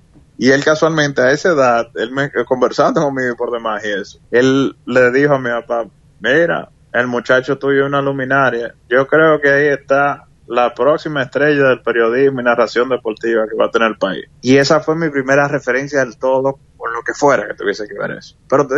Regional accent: Dominican Republic; Realmente yo, como buen dominicano, tenía mi aspiración inicial de querer ser beisbolista.

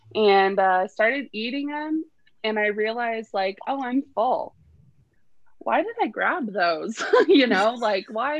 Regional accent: Washington, United States; I'm born and raised in Washington. It's leaf water.

